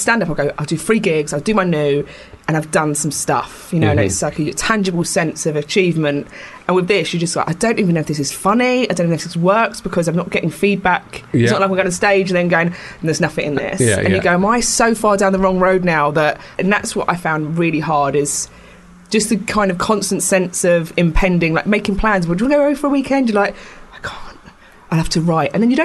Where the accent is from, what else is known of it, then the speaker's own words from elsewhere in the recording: London, United Kingdom; I grew up in Camden.